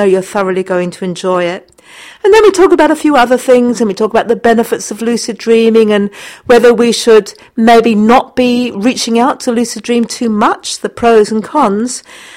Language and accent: English; Portsmouth, South East England, United Kingdom; born there; I was born in Portsmouth. I was born in Portsmouth